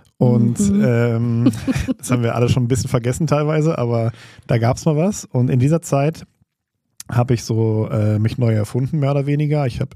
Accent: Essen, North Rhine-Westphalia, Germany; also born or lived in Berlin / Munich / Saarbrücken; ich komme aus Essen, bin auch in Essen geboren und hatte so ein paar Auszeiten. Ich war 4 Jahre in Berlin und 1 Jahr in München und habe in Saarbrücken studiert und war viel unterwegs. Aber mich hat es dann 2019 zurück ins Ruhrgebiet gebracht, zuerst nach Bochum

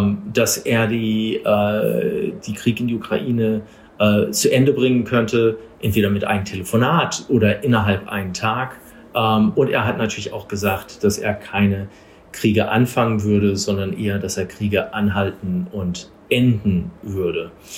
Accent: England, United Kingdom; also born or lived in Germany; für mich als Amerikaner, der viel Zeit in Deutschland verbracht hat und in England aufgewachsen ist

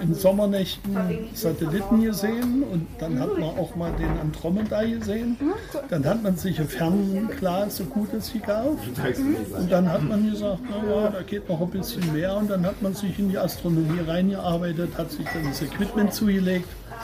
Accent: Rhineland-Palatinate, Germany; ich komme aus Deutschland. Westerwald, sagt euch nichts. Das ist zwischen südlich von Bonn, nördlich von Frankfurt am Main. Das ist ein Riesengebiet, ein Westerwald, das ist ein Naturgebiet. Und dort in einem kleinen Ort, da komme ich her.

